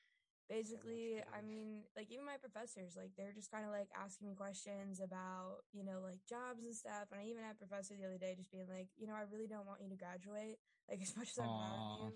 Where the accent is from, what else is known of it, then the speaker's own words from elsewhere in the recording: Minnesota, United States; But even like my professors, like they'll still remember that I'm from Minnesota.